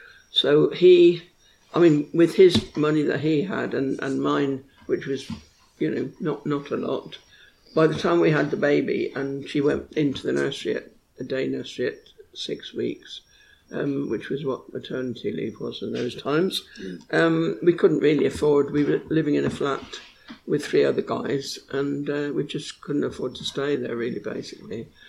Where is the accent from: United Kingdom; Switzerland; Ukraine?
United Kingdom; Plymouth, South West England; also born or lived in London; I was born in London and my mother came from Plymouth in Devon. So we lived in Plymouth initially. My father was in the Navy, so that's really why we were in Plymouth, because my mother's home was there.